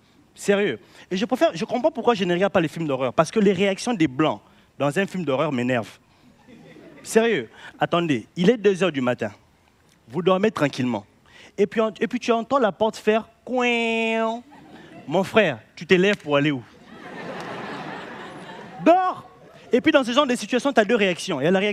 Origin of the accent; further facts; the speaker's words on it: Kinshasa, DR Congo; la humoriste congolais, je viens de Kinshasa.